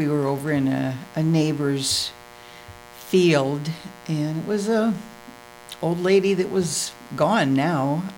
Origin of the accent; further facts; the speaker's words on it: Norway, Iowa, United States; also born or lived in Cedar Rapids; I was born in Cedar Rapids, Iowa, at Mercy Hospital, September 14th, 1949.